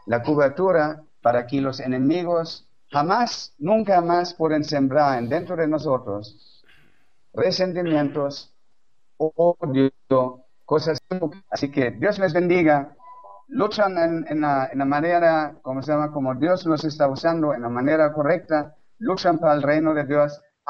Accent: Germany

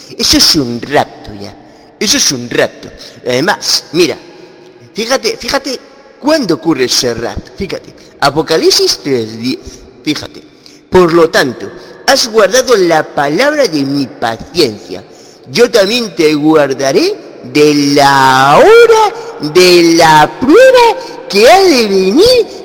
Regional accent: Vigo, Galicia, Spain; de aquí de Vigo

